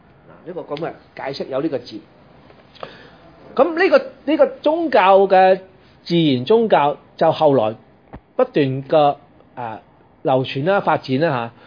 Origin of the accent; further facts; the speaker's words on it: China; 所以天對於我哋中國人嚟講咧，就已經係最神聖噶啦